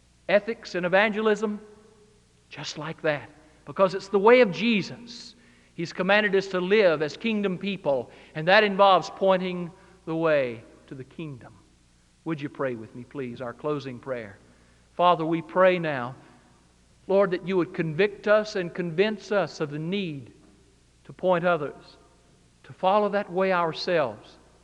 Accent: Greensboro, North Carolina, United States; this is my home state. I grew up in Greensboro. I was born in Robbins.

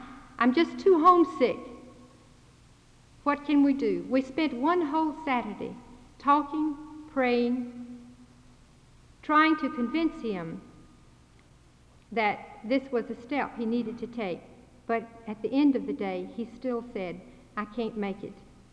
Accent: Kenya; from Kenya, East Africa.

